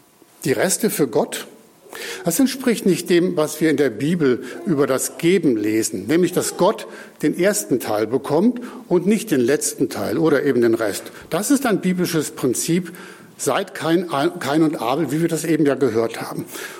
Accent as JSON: {"language": "German", "town": "Leimsfeld", "region": "Hesse", "country": "Germany", "tie": "born or raised there", "said": "Wir haben vor einigen Wochen in Leimsfeld, in meiner Heimatgemeinde, das 100-jährige Bestehen gefeiert."}